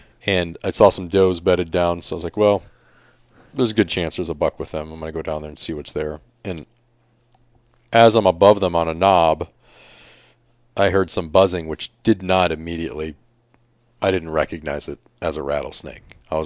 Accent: Michigan, United States; Well, I'm from Michigan.

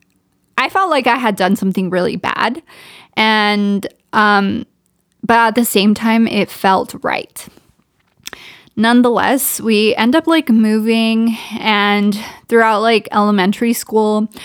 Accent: Ontario, California, United States; Sixth grade, we end up moving to Ontario, which is the Inland Empire. For those who don't know, it's kind of a suburb of not LA, but it's like an hour from LA. And that's kind of where I grew up. I grew up in Ontario. And we moved there when I was in sixth grade.

